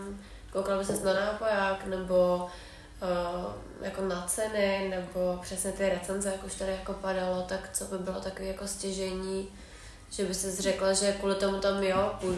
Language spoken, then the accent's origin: Czech; Plzeň, Plzeň Region, Czechia; Já jsem z Plzně teda nic moc.